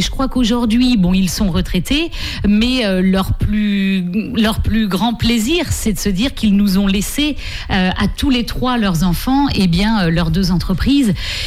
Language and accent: French; Saint-Hilaire, Pays de la Loire, France; also born or lived in Challans; nous on est des maraîchins pure souche. Hein. Donc moi j'ai grandi à Saint-Hilaire, je suis née à Chaland, grandi à Saint-Hilaire